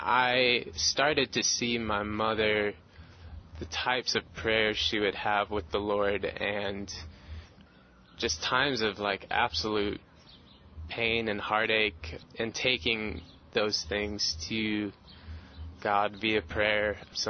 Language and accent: English; St. Louis, Missouri, United States; born there; I was born in St. Louis, Missouri, to my mother and father in 1989, October of 1989.